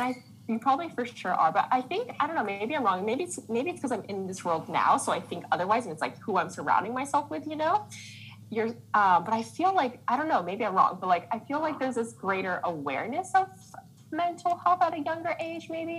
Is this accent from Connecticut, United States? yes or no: no; Irvine, California, United States; I just felt like a reject going there because I was from Irvine.